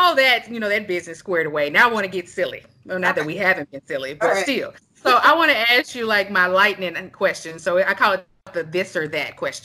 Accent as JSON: {"language": "English", "region": "Texas", "country": "United States", "said": "And see, I'm from Texas. We got a hell of Mexican restaurants down here."}